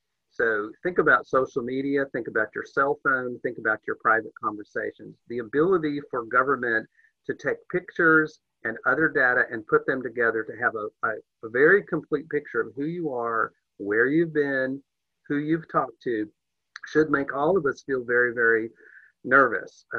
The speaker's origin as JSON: {"language": "English", "region": "Deep South", "country": "United States", "said": "I'm a person of faith. I'm of Native American descent. I come from the Deep South."}